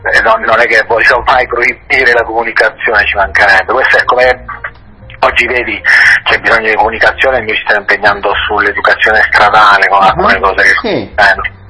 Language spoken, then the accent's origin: Italian; Abruzzo, Italy; sono abruzzese, quindi sicuramente gli arrosticini